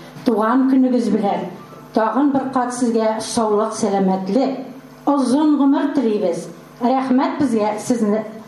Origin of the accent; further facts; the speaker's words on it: Tatarstan, Russia; Без менә ерактан Минзелә районыннан бүген сезгә кунакка безнең өчен бик тә кадерле булган Сәлисә ханымны тәбрик итәргә килдек.